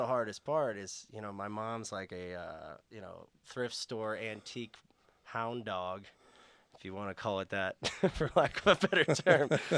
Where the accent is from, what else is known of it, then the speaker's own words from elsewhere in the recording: Massachusetts, United States; now in Boulder, United States; a lot of folks that I grew up in Massachusetts, and I'm sure there's some folks back there listening right now